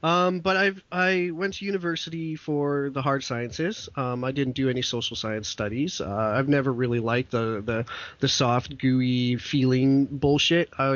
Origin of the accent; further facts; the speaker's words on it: Western Canada, Canada; I'm born and raised in Western Canada. I'm a conservative. I'm a Canadian conservative